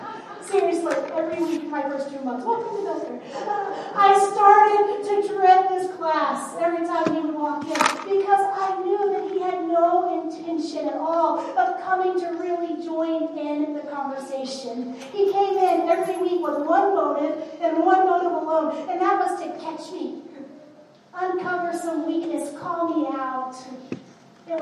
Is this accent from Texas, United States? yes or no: yes; Texas, United States; I'm a Texan. You know this. And as a Texan, it is my natural born duty to like any Texas college better than I like the University of Oklahoma.